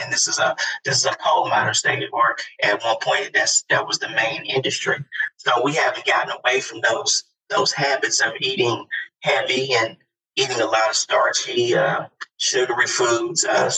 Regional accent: West Virginia, United States; also born or lived in Michigan; I am. Raised here. I was born in Michigan, and at a young age, my mother moved to West Virginia. I moved here when I was seven, so I've pretty much been raised up in West Virginia.

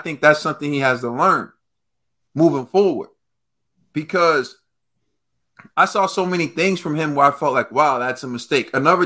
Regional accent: United States; I'm just telling you, I have no ties to it. I'm from America.

